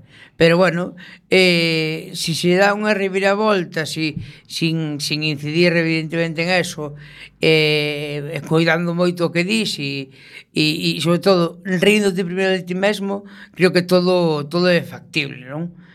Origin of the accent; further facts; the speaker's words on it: Galicia, Spain; rímonos do carácter dos galegos